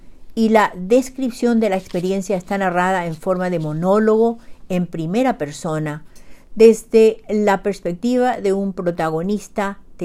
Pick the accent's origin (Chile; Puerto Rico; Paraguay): Paraguay; now in Bedford, United States; llego hasta ustedes desde Bedford, Massachusetts, con un nuevo relato de la producción narrativa de mi país natal, Xeretamí, Paraguay, situado en el corazón de América del Sur.